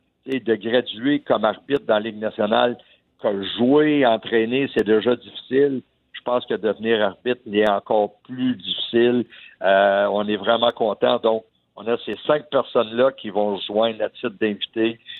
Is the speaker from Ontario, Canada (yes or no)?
yes; Hawkesbury, Ontario, Canada; mais Hawkesbury, c'est ma ville natale.